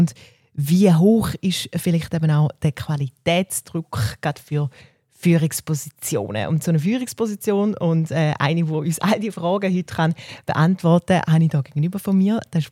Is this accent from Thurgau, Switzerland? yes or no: yes; Thurgau, Switzerland; Ich bin in der Nähe von Kreuzlingen aufgewachsen und auch mit den Rauschprodukten aufgewachsen.